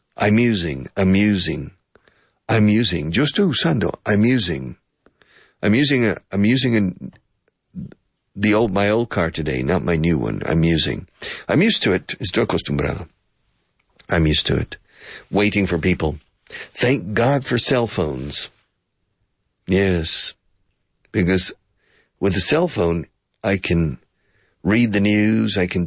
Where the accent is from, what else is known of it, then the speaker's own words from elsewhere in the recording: Houston, Texas, United States; now in Spain; I said, no, I'm originally from Houston, but I've been living in Spain for 35 years.